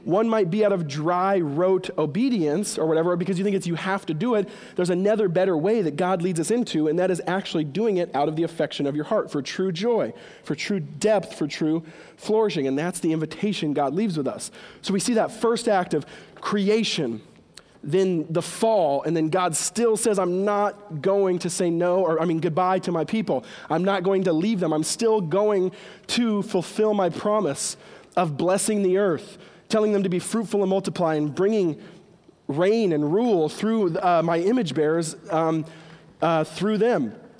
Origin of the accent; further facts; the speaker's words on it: Washington, United States; now in Hawaii, United States; I'm from Washington State and we live in Hawaii now